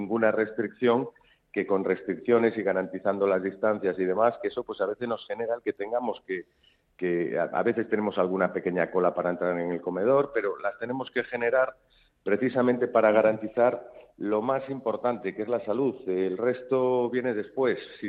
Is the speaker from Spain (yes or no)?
yes; Galicia, Spain; nosotros, como buenos gallegos, ya sabes que la respuesta oficial del gallego es el depende.